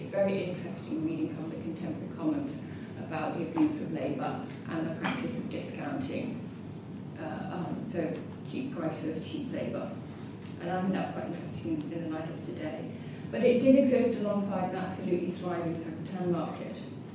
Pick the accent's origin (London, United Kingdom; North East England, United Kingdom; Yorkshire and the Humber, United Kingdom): Yorkshire and the Humber, United Kingdom; Huddersfield; I grew up in Huddersfield.